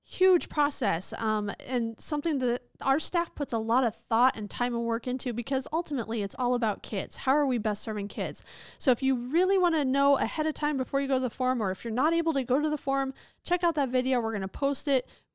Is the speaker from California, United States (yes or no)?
no; Nebraska, United States; Well, I think growing up in Western Nebraska, it is tradition to go to South Dakota for a family vacation.